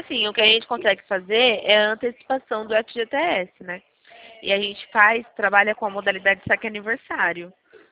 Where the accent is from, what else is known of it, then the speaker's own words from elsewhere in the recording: Presidente Prudente, São Paulo, Brazil; Eu sou aqui de Presidente Prudente, São Paulo.